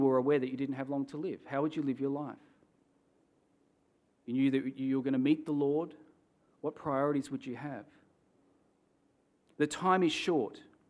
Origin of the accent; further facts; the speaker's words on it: Australia; I'm going to live till my good 79.5 years as an Aussie bloke